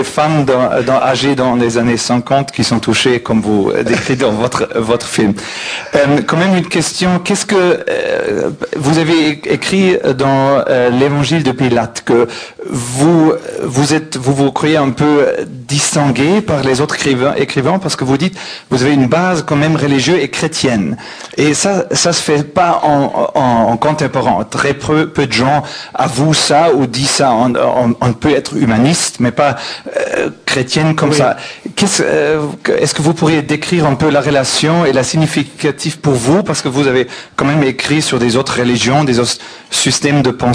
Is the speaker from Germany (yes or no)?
yes; Germany; French is a second language; now in Brussels, Belgium; Moi, je suis un Allemand vivant à Bruxelles.